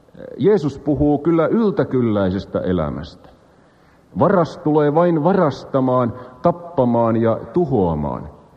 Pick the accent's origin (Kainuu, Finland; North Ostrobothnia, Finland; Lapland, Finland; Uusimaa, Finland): Uusimaa, Finland; Porvoo; Myös kotikaupunkini Porvoon kansalaisopisto järjesti kuluneen kevään aikana yleisöluentosarjan